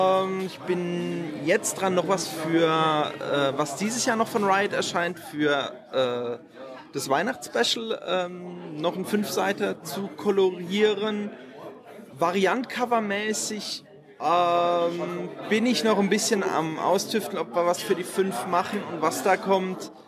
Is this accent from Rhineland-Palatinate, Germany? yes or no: yes; Landau, Rhineland-Palatinate, Germany; Ich bin aus Landau. Das ist so, oh je, wie weit von Bensheim weg? Circa eine Stunde mit dem Auto.